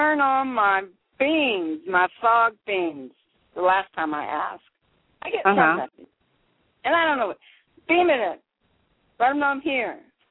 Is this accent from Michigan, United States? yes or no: no; Indiana, United States; now in Sacramento, United States; We didn't grow up together. I grew up in Indiana.